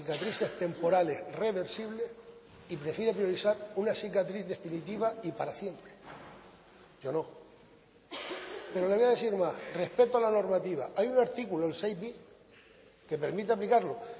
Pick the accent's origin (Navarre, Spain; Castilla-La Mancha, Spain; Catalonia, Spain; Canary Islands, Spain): Canary Islands, Spain